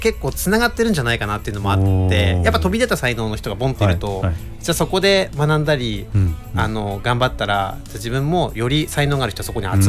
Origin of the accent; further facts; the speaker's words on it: Iwate, Japan; 私野球ですね。で岩手出身なので